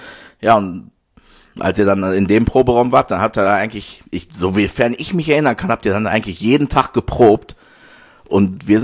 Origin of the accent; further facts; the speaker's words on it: Oberhausen, North Rhine-Westphalia, Germany; moved away as an adult; now in United States; Ende 1980 geboren, also jetzt gerade 42 werden wir das aufnehmen. Und ich komme ursprünglich aus Oberhausen und lebe jetzt seit knapp 20 Jahren in den USA.